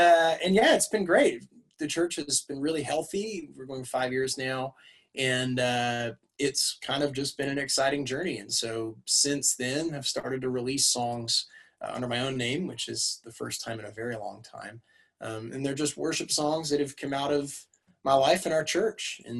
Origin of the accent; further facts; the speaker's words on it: Hamilton, Ontario, Canada; steel town, a stone's throw from Toronto, but just unlike Toronto enough that they didn't want us. So I'm from Hamilton and started leading worship at a little church when I was about 12 or 13.